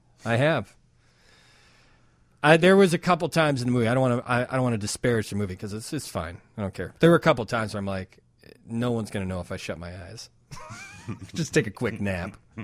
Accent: Wonder Lake, Illinois, United States; I mean, I would dream of that stuff growing up in Wonder Lake.

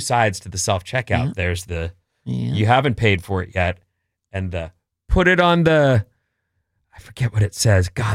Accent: United States; because, you know, me, I'm American and it's all the same.

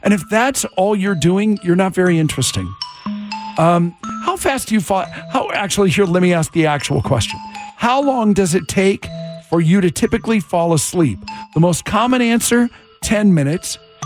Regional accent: Las Vegas, Nevada, United States; But born and raised in Vegas, I'm 36 years old now. So I was like, well, I have been here 25 years.

